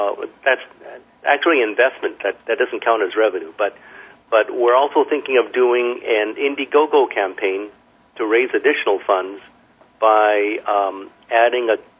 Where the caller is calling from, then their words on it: Laguna Niguel, California, United States; I'm calling from Laguna Niguel, California.